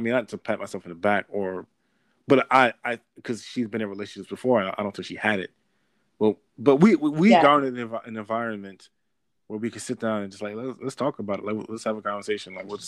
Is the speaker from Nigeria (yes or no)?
yes; Nigeria; I'm like, yeah, I'm freaking Nigerian.